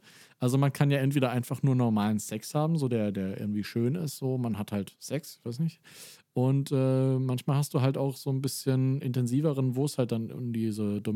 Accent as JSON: {"language": "German", "region": "South", "country": "Germany", "tie": "born or raised there", "said": "ich bin ja im Süden aufgewachsen und da gibt es halt viele Baggerseen."}